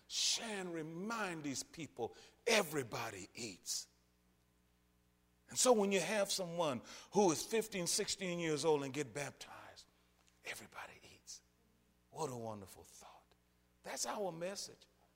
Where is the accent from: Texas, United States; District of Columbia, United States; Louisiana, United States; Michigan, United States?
Louisiana, United States; Yeah, I grew up in that in Louisiana. Was right there on the back row of the church.